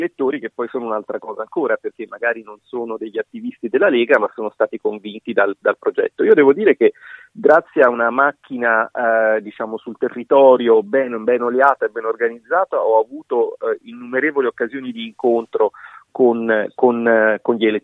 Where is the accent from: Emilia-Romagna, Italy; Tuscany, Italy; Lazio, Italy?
Tuscany, Italy; mi dà proprio fastidio fisico pronunciarla a me che sono toscano